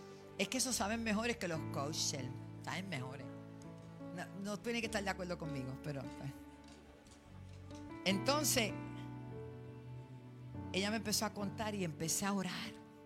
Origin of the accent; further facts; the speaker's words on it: Bayamón, Puerto Rico; Hay un lugar cerca de donde yo me crié, en Bayamón Garden